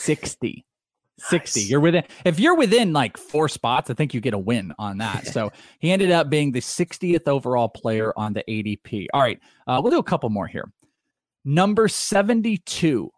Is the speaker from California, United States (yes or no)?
yes; Walnut Creek, California, United States; grew up where I grew up in Walnut Creek, California